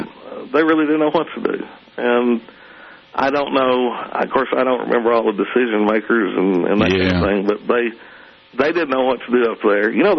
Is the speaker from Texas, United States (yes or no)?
yes; Greenville, Texas, United States; born there; I'm a fifth-generation Texan. As a matter of fact, I was born in Greenville.